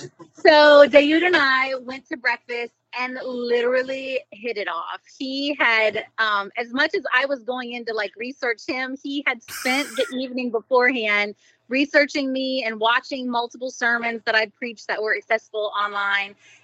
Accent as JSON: {"language": "English", "town": "Tampa", "region": "Florida", "country": "United States", "tie": "born or raised there", "also_born_or_lived": "Milton", "said": "I was born in Milton, Pensacola, Florida, which is in the Panhandle."}